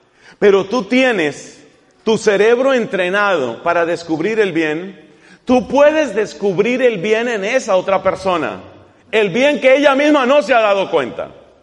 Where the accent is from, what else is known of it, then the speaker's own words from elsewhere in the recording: Colombia; moved away; Resulta que en mi país hace mucho tiempo se ha vuelto común que las parejas se digan mijo, mija, como decir mi hijo, mi hija, ¿no? Es un modo cariñoso que tienen de hablarse muchos colombianos en la pareja.